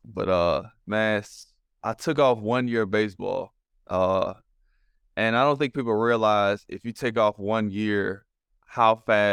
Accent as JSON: {"language": "English", "town": "Detroit", "region": "Michigan", "country": "United States", "tie": "born or raised there", "said": "Yes, Southwest Detroit. There's so many different parts of Detroit if you ask a lot of people."}